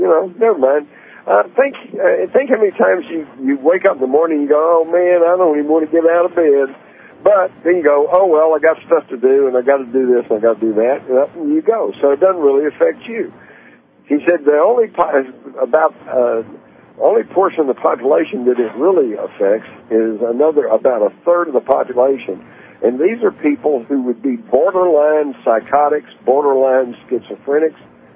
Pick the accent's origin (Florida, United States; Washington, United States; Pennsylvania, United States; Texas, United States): Texas, United States; That's hogwash, because I grew up in Texas. We all had guns. We took guns to school.